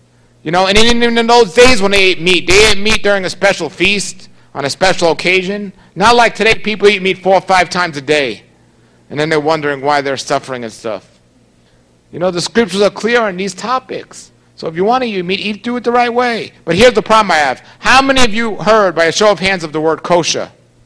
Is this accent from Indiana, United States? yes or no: no; New York City, New York, United States; For example, I'm from New York City.